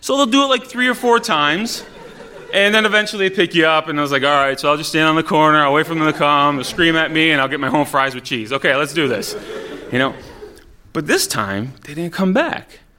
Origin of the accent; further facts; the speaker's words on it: Utica, New York, United States; this is another thing that males growing up in Utica know.